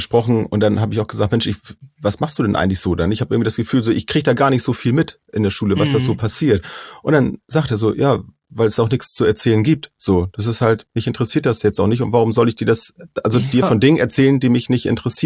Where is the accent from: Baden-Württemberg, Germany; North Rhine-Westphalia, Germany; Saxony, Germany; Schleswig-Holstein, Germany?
Schleswig-Holstein, Germany; wir kommen ja nur hier aus Schleswig-Holstein